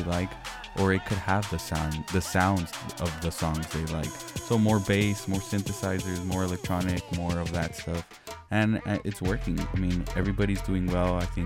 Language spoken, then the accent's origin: English; El Paso, Texas, United States; now in Austin, United States; I'm from El Paso, and my mom's from Torreón, Coahuila, and I was never into no cumbia or any of that stuff. And moving to Austin really, really, really made me fall in love with all